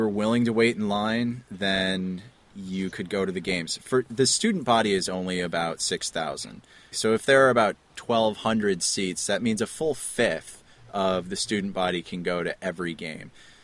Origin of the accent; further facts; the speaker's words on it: Buffalo, New York, United States; And then there's the city, my hometown.